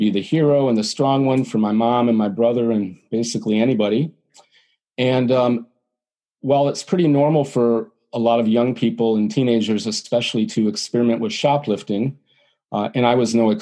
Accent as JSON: {"language": "English", "town": "Detroit", "region": "Michigan", "country": "United States", "tie": "born or raised there", "said": "I live in Metro Detroit, but I grew up in Detroit"}